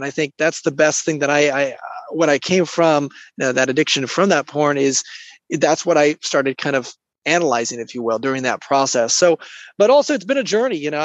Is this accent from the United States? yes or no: yes; Jacksonville, Florida, United States; Right now, I am from Florida, Jacksonville.